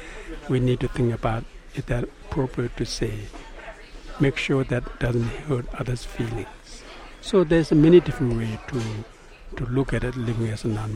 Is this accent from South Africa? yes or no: no; India; English is a second language; now in United States; I grew up in India.